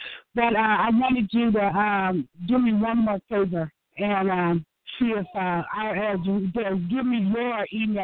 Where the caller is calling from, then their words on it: Illinois, United States; calling from Illinois.